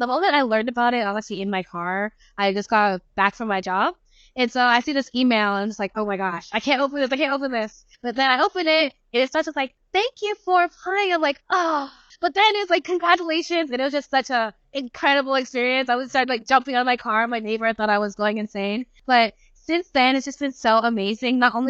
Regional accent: Houston, Texas, United States; I'm from Houston, Texas, so I plan to stay on Texas at least for my undergrad

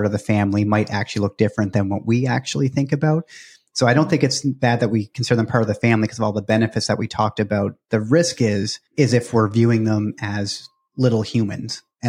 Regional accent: Nova Scotia, Canada; I think about where we grew up in Nova Scotia, like when we were kids, it was a different dog, you know, back in the 80s.

